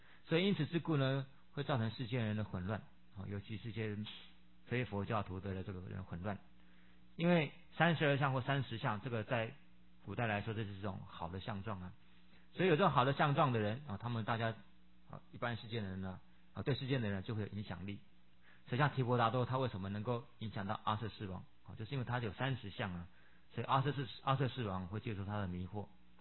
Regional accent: China; 或者他就根据我们中国人的习俗，就是我们中国人民间的习俗

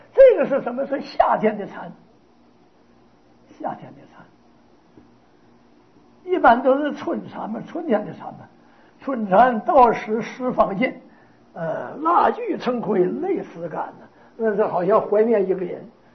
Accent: Taiwan; 人家外国人说我们台湾人呢

